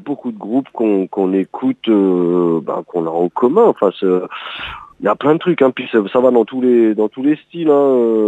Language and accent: French; Réunion, France; moved away; je suis pas créole, mais j'ai été élevé à La Réunion en fait. À la fin des années 80, on est retourné en France avec mes parents.